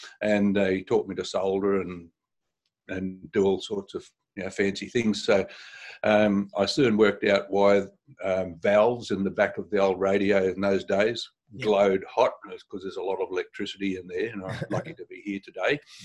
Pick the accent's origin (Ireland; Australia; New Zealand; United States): Australia; New South Wales; And inland from Brunswick Heads. Yep. So that was my hometown, and I did all things that young people did in fitness and swimming and all that sort of stuff over the years.